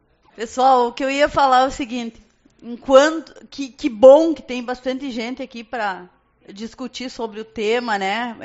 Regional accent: São Marcos, Brazil; eu me criei em São Marcos, então eu conheço os pescadores

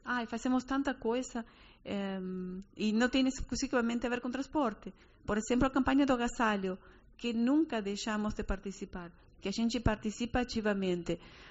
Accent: Buenos Aires, Argentina; Portuguese is a second language; now in Uruguaiana, Brazil; e eu que sou de Buenos Aires.

